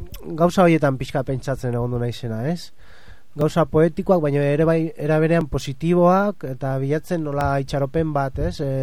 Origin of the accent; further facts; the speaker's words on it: Balearic Islands, Spain; born there; Basque is a second language; Ni, bueno, jaio nintzen Mallorcan, bueno, katalan kultura jaso dut etxian